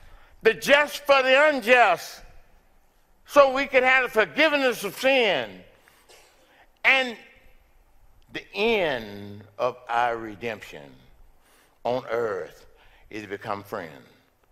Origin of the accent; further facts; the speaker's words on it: Mississippi, United States; I'm from Mississippi, guy.